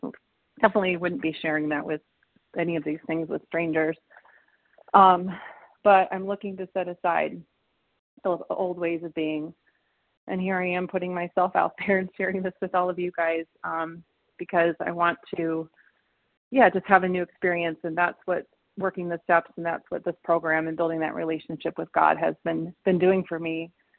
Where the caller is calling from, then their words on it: Michigan, United States; I'm calling from Michigan.